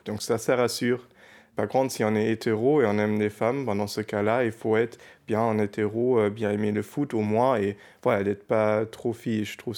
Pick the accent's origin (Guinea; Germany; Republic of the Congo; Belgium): Germany; now in France; Je vis en France depuis 3 ans et demi. J'ai 27 ans. Je suis allemand.